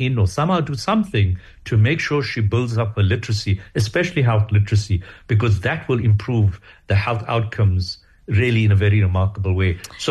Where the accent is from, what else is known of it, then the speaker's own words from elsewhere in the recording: Chiawelo, Gauteng, South Africa; I'm from Chiauelo to even, let's say, Diepsloot